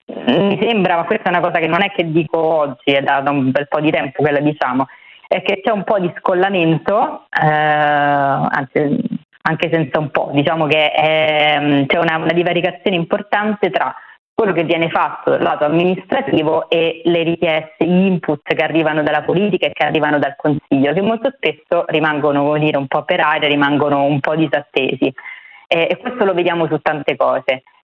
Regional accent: Rome, Lazio, Italy; now in Milan, Italy; Da romana ovviamente sono contenta che Roma faccia passi avanti

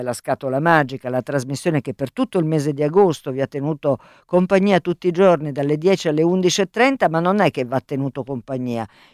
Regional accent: Campania, Italy; first language Neapolitan; ho tentato goffamente di imitare il siciliano che non è la mia lingua madre come il napoletano, mettiamolo così, quindi mi viene sicuramente meno bene.

